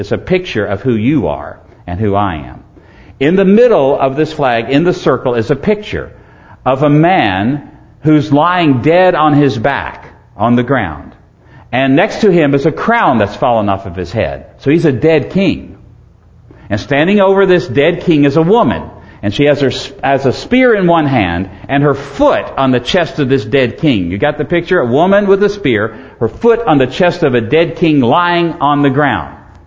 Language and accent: English; Virginia, United States; Now, I come from Virginia, south of the Sweet Tea Line.